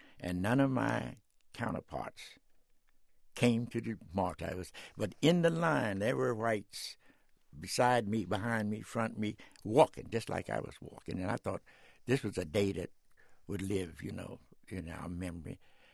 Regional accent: Washington, District of Columbia, United States; I had a happy time the whole time until, I found when the barriers start to reflect it on you.

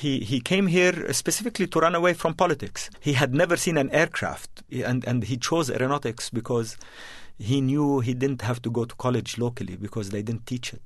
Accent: Jordan; also born or lived in Beirut, Lebanon; I'm Lebanese. I was born in Beirut, but grew up in Jordan. My family is there, my roots are mostly there.

